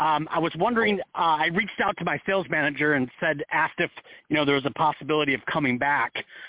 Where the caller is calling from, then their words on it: Arizona, United States; Hi, Reverend Adam. … I'm from Arizona